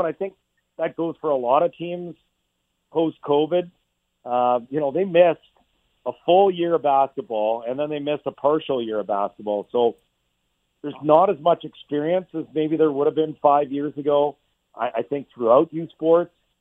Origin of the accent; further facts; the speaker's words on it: Edmonton, Alberta, Canada; you really hadn't heard of Gonzaga unless you had Spokane television, which we did growing up in Edmonton